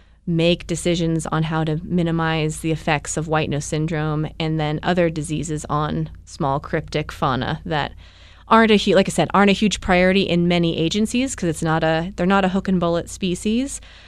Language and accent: English; Oregon, United States; So I'm from Oregon originally